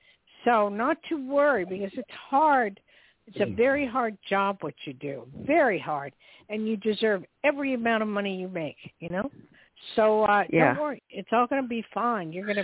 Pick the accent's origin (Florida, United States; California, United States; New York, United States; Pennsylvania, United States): New York, United States; accent: New York; I walk and I talk and I come from New York. East 44th Street and 3rd Avenue. I miss it so much.